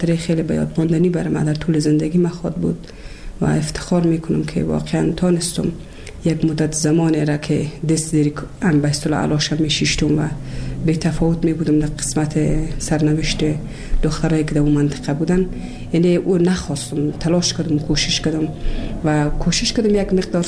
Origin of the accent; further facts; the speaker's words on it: Kabul, Afghanistan; also born or lived in Bamiyan; از ولسوالی شیبر ولایت بامیان هستم. در سال 1356 در یک خانواده روشن فکر من در ولایت کابل به دنیا آمدم و تحصیلات خود من در کابل و پایان رساندم تا صنف 12